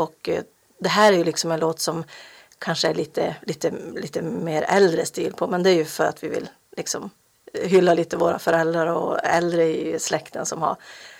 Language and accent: Swedish; Korpilombolo, Norrbotten County, Sweden; jag tror att jag är från Korpilombolo. Och där är ju liksom dans ganska, ja, men ganska centralt.